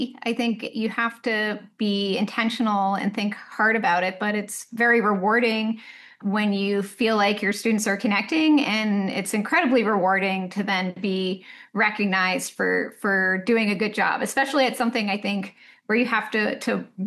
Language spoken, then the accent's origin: English; Bar Harbor, Maine, United States; I mean, I feel like I grew up in one of the most beautiful places in the country. I grew up in Bar Harbor, Maine.